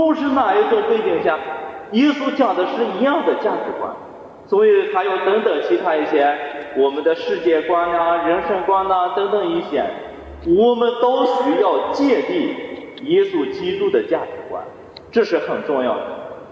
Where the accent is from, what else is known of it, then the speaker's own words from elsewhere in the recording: China; also born or lived in Hong Kong; 所以我从大陆来到香港，再去了欧洲，真是一个地方和一个地方不一样